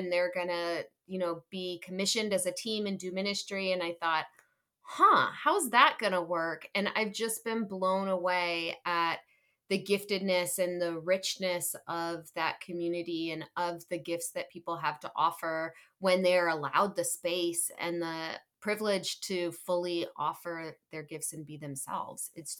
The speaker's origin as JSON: {"language": "English", "region": "the North", "country": "United States", "said": "And I'm a Northerner."}